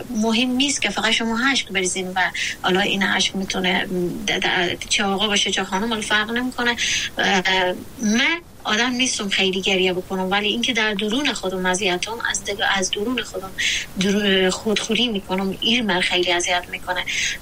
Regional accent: Afghanistan; born or raised there

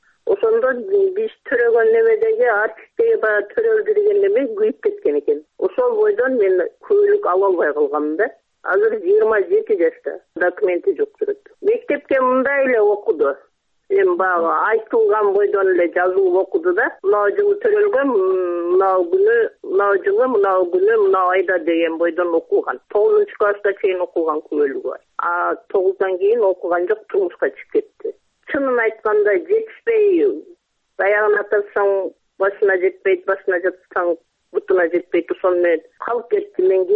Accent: Özgön, Osh Region, Kyrgyzstan; Өзгөндөн болом.

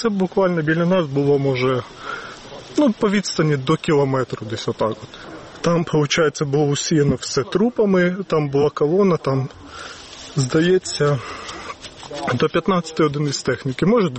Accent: Bucha, Kyiv Oblast, Ukraine; Я сам з Бучі. Повномасштабну війну зустрів також в Бучі.

